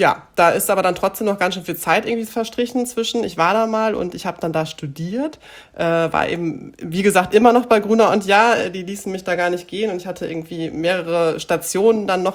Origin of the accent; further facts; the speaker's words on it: Gronau, North Rhine-Westphalia, Germany; also born or lived in Münster; Ich komme ursprünglich aus Münster. Bin mit 10 Jahren nach Gronau verzogen worden, sage ich immer gerne, also weil meine Eltern dort beruflich hingingen. Das ist genau an der holländischen Grenze, unweit von Münster, eine knappe Stunde, aber eben an der Grenze.